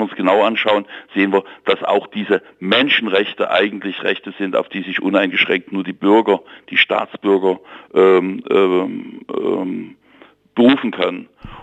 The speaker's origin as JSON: {"language": "German", "town": "Jena", "region": "Thuringia", "country": "Germany", "tie": "born or raised there", "said": "ich rede mal jetzt von meiner Heimatstadt, Jena"}